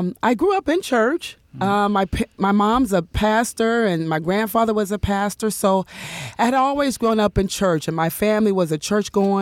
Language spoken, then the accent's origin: English; Steubenville, Ohio, United States; now in Akron, United States; And I'm not originally from Akron. I'm actually from a small town called Steubenville. Mm-hmm. So moved to Akron as a college student.